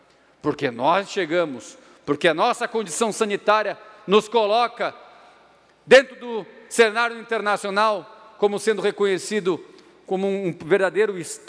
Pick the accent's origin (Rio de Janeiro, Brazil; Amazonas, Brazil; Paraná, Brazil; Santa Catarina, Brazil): Santa Catarina, Brazil; sou de Santa Catarina